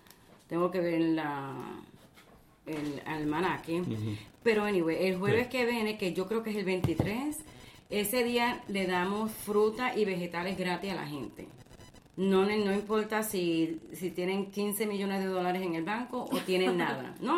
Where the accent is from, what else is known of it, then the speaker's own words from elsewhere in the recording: Puerto Rico; Porque en la casa nosotros hablamos español. Mi esposo es colombiano, yo soy puertorriqueña.